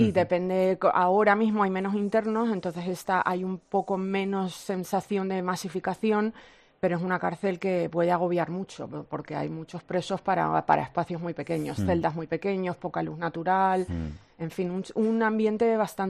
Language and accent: Spanish; Canary Islands, Spain; now in United States; Soy de Lanzarote, sí.